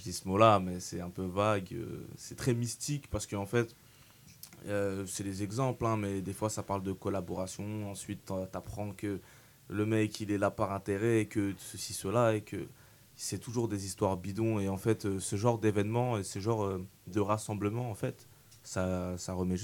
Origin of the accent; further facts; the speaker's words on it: Tours, Centre-Val de Loire, France; faire une petite scène chez moi, au Sanitas, où est-ce que j'ai grandi